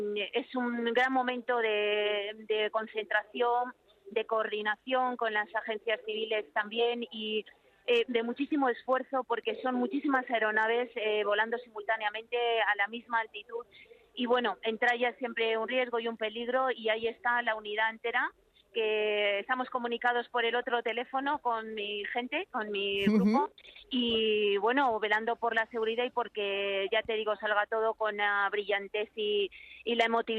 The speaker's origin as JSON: {"language": "Spanish", "town": "Zaragoza", "region": "Aragon", "country": "Spain", "said": "por partida doble y además porque soy de Zaragoza."}